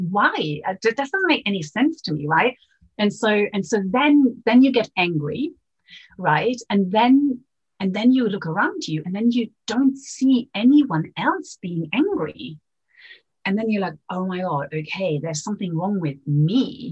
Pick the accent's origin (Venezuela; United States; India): Venezuela; growing up in Venezuela